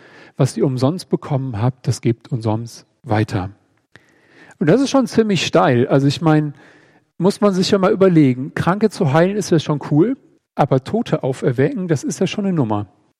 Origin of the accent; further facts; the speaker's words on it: Germany; Ich bin ja Deutscher, dann natürlich trage ich Socken in den Sandalen.